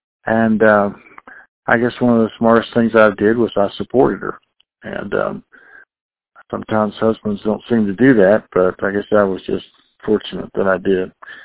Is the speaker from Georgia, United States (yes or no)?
yes; Atlanta, Georgia, United States; I'm from Atlanta, Georgia, and I wasn't looking for Relief, but I was looking for a way to build retirement income.